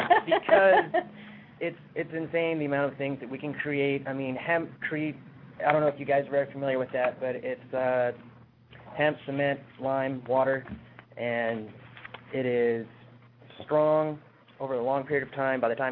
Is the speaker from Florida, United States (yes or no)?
no; Teller, Alaska, United States; Oh, I'm from Teller, Alaska.